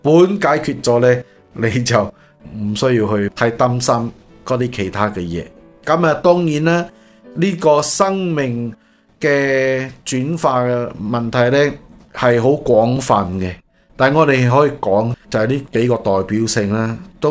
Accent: China; 這个酒喺我哋中国人入边咧就比较冇咁严重吓

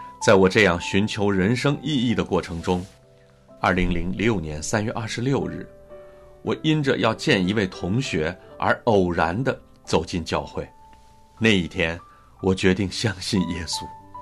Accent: China; 我是一个中国人，信了耶稣，我还是中国人

